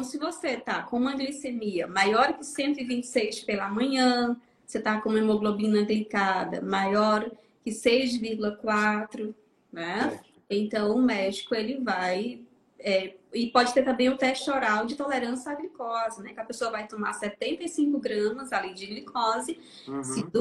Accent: Itarema, Ceará, Brazil; now in Fortaleza, Brazil; sou do interior do Ceará, né, Itarema, Ceará.

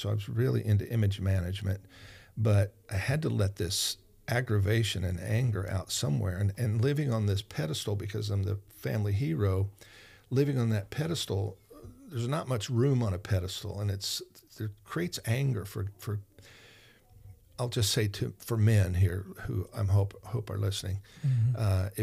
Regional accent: Mattoon, Illinois, United States; And all those farmers would come to my hometown, Mattoon, Illinois, to buy their tractor or their car

